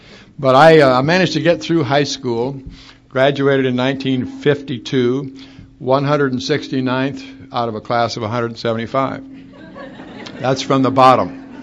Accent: Sioux City, Iowa, United States; ended up enrolling in the University of South Dakota, which is nearer to my hometown, Sioux City, but it's not nearly as good a school as Creighton

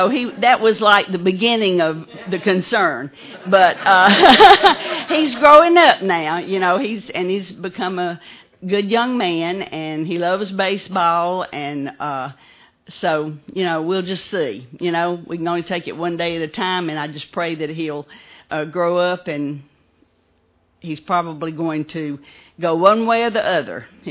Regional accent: Kennesaw, Georgia, United States; I grew up in Kennesaw, Georgia, and I have to say, Helen grew up in Kennesaw, and we both went to the same grammar school, so it's good to see her.

